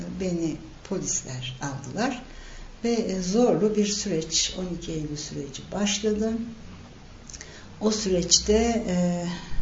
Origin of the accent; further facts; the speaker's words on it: Ankara, Turkey; Ben 1951'in Aralık sonunda Ankara'da doğdum. Ankara'da yaşadık. Annem Ankaralıdır benim. İşte anne baba çalışan bir ailede. Anneannem büyüttü. İlkokul, ortaokul, lise hep ve üniversite Ankara'da oldu.